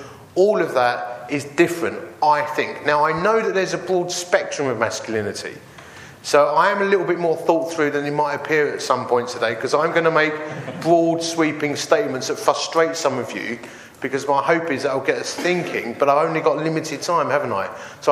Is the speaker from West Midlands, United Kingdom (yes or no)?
no; Romford, London, United Kingdom; As you see, I come from Romford and I lift weights